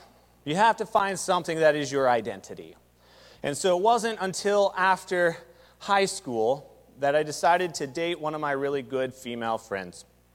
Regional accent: Cashmere, Washington, United States; now in Seattle, United States; I grew up in Kashmir, population 3,000, and that was just fine with me. But I moved to Seattle

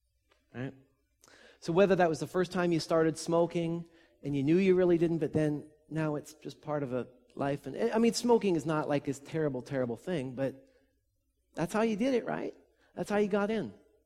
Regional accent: Nelson, British Columbia, Canada; I grew up in Nelson, British Columbia, and the main city would be on the right-hand side. You can't see it, but our house was on the left-hand side, on the north shore of Nelson.

